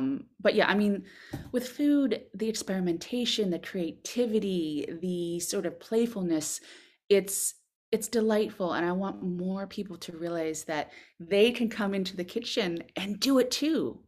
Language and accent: English; Boston, Massachusetts, United States; now in Berkshire Mountains, United States; And again, I'm from New England. Mm-hmm. I'm originally from Boston. Now I live out in the Berkshire Mountains